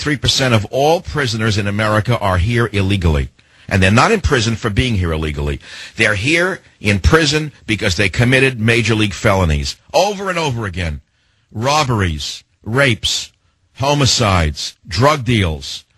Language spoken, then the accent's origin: English; United States; I am an immigrant son. Does that give me any special rights to talk about immigration? No. But I am an American.